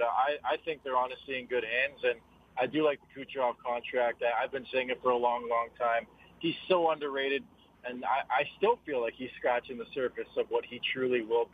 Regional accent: Montreal, Quebec, Canada; born there; now in Toronto, Canada; I was born in Montreal. That market is ridiculous with the French and English-speaking media. And now living near Toronto the way I have for the last 23-some-odd years

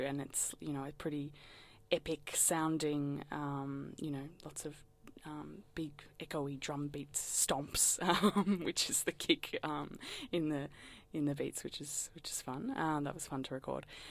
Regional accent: Mornington, Victoria, Australia; I guess I was always surrounded by the ocean when growing up. I grew up in Mornington.

